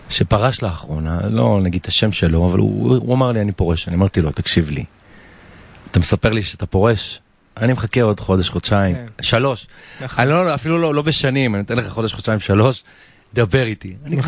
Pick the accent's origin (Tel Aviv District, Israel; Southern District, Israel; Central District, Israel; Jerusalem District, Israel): Tel Aviv District, Israel; Bnei Brak; אני למשל גדלתי בבני ברק, אז אני כאילו, זיכרונות ילדות שלי מבני ברק